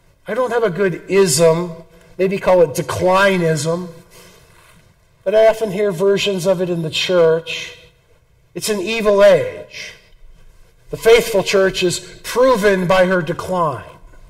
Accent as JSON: {"language": "English", "region": "Illinois", "country": "United States", "tie": "born or raised there", "said": "Growing up in Illinois, we had all of the Abraham Lincoln stories"}